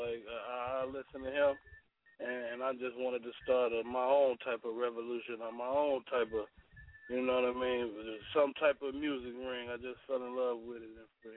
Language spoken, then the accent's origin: English; Kankakee, Illinois, United States; I'm originally from Kankakee, Illinois. It's like the country part of Chicago. The outskirts of Chicago, Illinois, you know what I mean? Dirt roads and ditches, man. It's a real small town. Hopkins Park, you know what I mean?